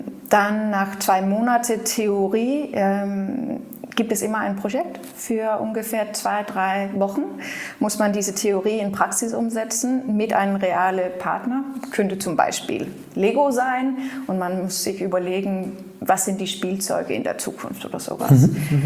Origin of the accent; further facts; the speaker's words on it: Aarhus, Central Denmark Region, Denmark; Ich bin in Aarhus groß geworden